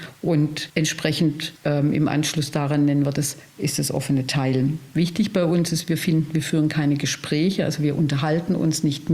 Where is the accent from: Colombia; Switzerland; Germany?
Germany; Stuttgart, Baden-Württemberg; ich komme aus Stuttgart